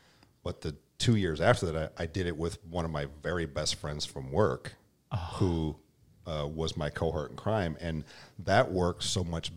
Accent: Iowa, United States; So my background is I'm originally from Iowa, and I started at John Deere in the Dubuque, Iowa factory in 2001.

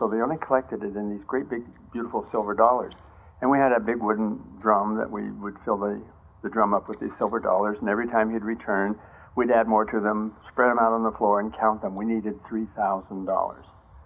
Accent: El Paso, Texas, United States; born there; I was born in El Paso, Texas, and I remember some of the experiences there where my dad was a policeman on the El Paso police force.

